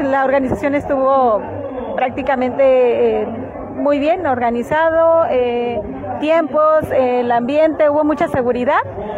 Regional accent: Puerto Vallarta, Jalisco, Mexico; now in Los Cabos, Mexico; yo soy de Puerto Vallarta.

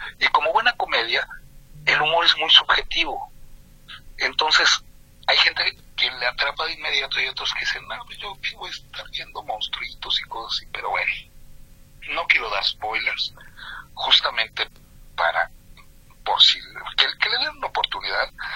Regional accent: Mexico; Somos mexicanos, tenemos de los dos, queramos o no, así de fácil.

